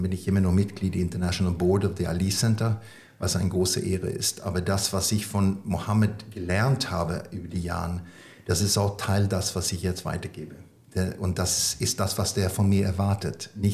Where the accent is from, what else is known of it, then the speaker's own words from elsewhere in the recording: Sweden; German is a second language; immer wenn ich auf der Bühne bin als Schwede